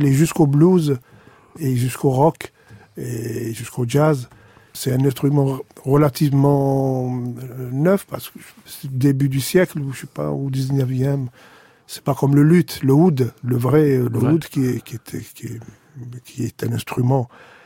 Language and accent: French; Algiers, Algiers Province, Algeria; now in France; on est Kabyle, d'Alger